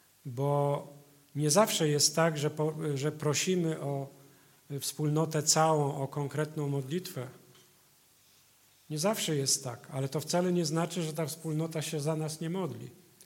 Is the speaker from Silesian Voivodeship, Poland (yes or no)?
no; Poznań, Greater Poland Voivodeship, Poland; ja to tak jako poznaniak mówię